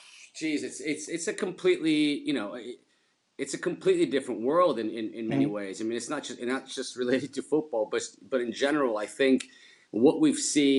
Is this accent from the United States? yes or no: no; Ukraine; I grew up in, I was born and raised in Ukraine, or what was then former USSR.